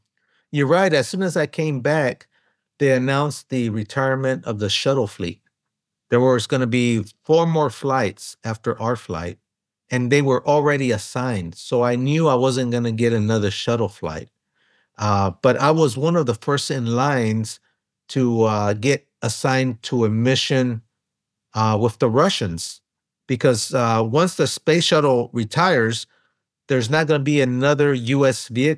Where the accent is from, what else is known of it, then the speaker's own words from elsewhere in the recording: California, United States; because it's my home state, California.